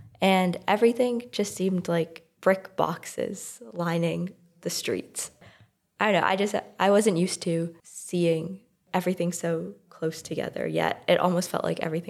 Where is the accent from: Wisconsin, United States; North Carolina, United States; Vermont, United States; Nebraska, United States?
Wisconsin, United States; Milwaukee; I'm from Milwaukee, Wisconsin, so also in the Midwest.